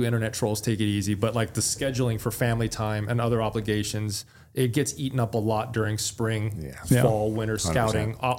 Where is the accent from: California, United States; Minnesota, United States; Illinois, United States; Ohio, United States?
California, United States; Growing up in California, it was kind of difficult.